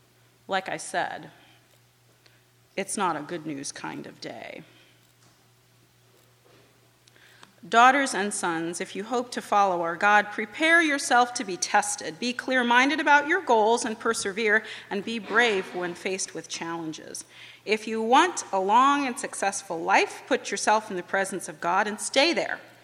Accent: Goshen, Indiana, United States; I'm from Goshen. That means I was born into and formed in the Christian formation sense of the word, an intensely pro-Mennonite environment

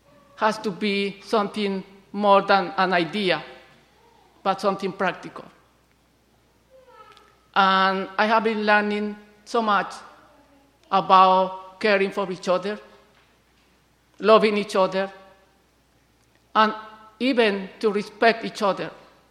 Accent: Colombia; and I am from Colombia.

